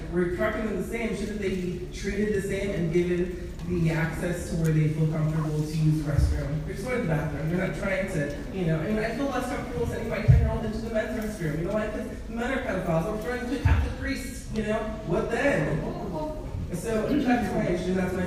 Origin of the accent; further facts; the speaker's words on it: California, United States; I'm from California and here 2 years ago.